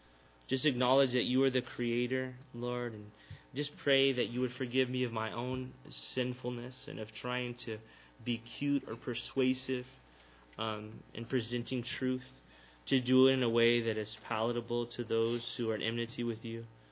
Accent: Texas, United States; Where I grew up in South Texas, there was constantly foundation problems.

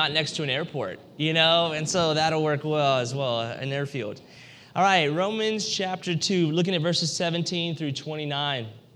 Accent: United States; Just as for us as Americans, especially now in a time of war, we think, man, we call ourselves, I'm an American.

